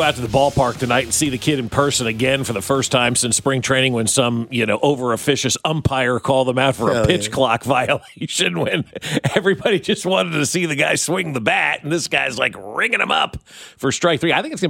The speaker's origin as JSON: {"language": "English", "region": "New Jersey", "country": "United States", "tie": "born or raised there", "said": "Reminds me of being, you know, where I grew up in Jersey."}